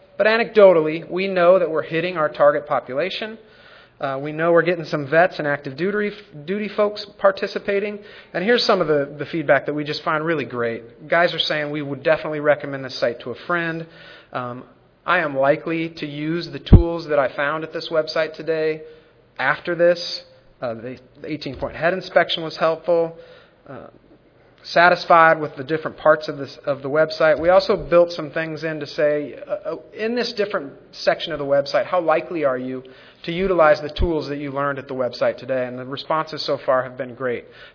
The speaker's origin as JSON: {"language": "English", "region": "Colorado", "country": "United States", "said": "and I'm from Colorado, there's lots and lots of rural geography."}